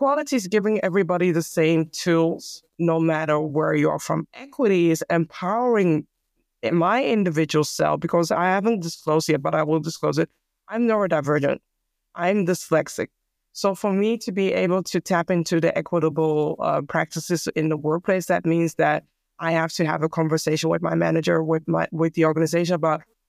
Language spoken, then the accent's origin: English; Amsterdam, North Holland, Netherlands; born or raised there; English is a second language